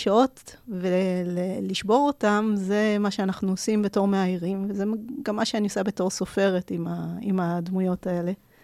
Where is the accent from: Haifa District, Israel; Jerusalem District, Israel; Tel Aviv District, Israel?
Jerusalem District, Israel; Jerusalem; אני באה מירושלים